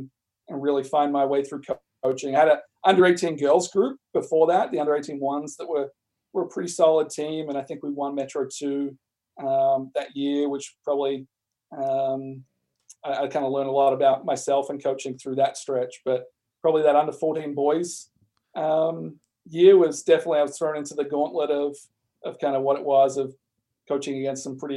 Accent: Melbourne, Victoria, Australia; I guess growing up in Melbourne through that era

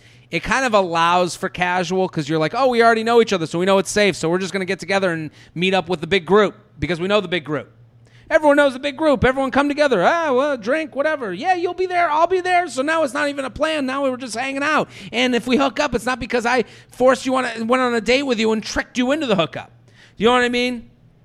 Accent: Canada; moved away as an adult; now in United Kingdom; I'm from Canada, but have moved overseas to the UK to move in with my previous long-distance boyfriend.

